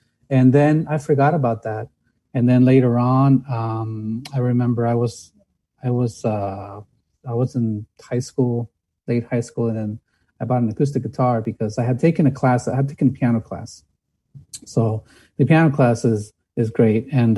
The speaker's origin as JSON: {"language": "English", "town": "San Bernardino", "region": "California", "country": "United States", "tie": "born or raised there", "lives_now": "Arcadia, United States", "said": "No, in San Bernardino. So I'm an IE guy. I'm in Arcadia now."}